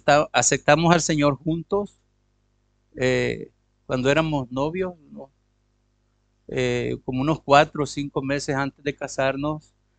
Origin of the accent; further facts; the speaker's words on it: Nicaragua; yo soy de Nicaragua y mi esposa también. Nos casamos bien jóvenes. Yo tenía 19 años y medio y mi esposa tenía 17 y 16 o 17